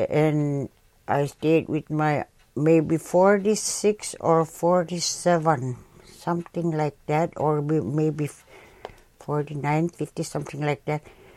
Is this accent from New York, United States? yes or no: no; Selawik, Alaska, United States; I was born in March 17, 1941, right across from the river from my house.